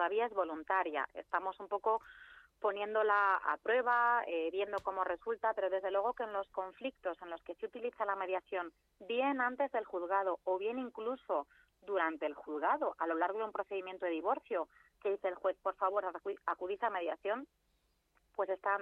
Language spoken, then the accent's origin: Spanish; Valladolid, Castile and León, Spain; now in Madrid, Spain; la mía, yo que soy vallisoletana